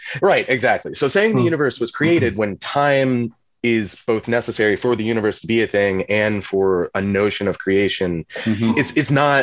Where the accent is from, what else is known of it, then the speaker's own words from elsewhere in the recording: Virginia, United States; now in Brooklyn, United States; I grew up in Virginia. Yeah. In kind of the peninsula area, like Newport News, Yorktown, Williamsburg.